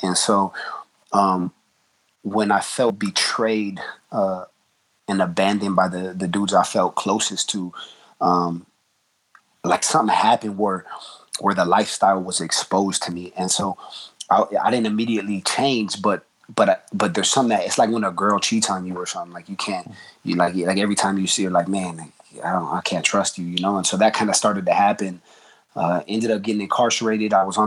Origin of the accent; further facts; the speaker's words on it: Los Angeles, California, United States; And growing up in Los Angeles, like, gangbanging is where it's at.